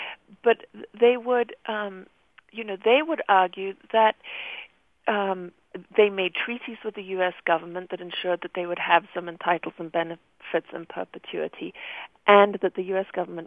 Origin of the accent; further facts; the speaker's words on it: Zimbabwe; I come from Zimbabwe, where those rights are not granted to the people